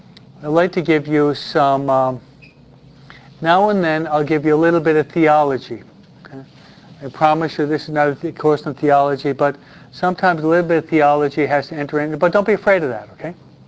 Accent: New York, United States; Simply my pace is, I'm a New Yorker, and it's difficult to overcome

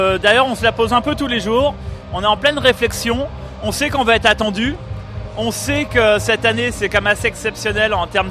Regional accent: Landerneau, Brittany, France; Bon, ben là, de pouvoir les inviter 20 ans après, chez nous à Landerneau, c'est ça l'objectif.

